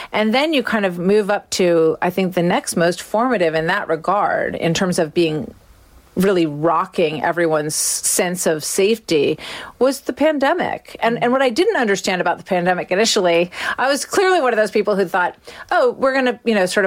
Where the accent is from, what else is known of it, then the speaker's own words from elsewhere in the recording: New Jersey, United States; we lost several people in my town, in my hometown in New Jersey